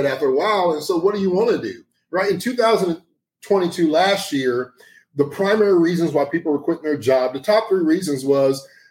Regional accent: Indianapolis, Indiana, United States; growing up in Indianapolis, yeah. right, in the inner city

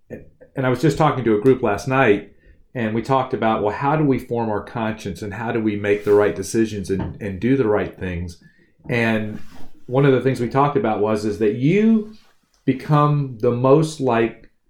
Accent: North Carolina, United States; I know I'm from North Carolina.

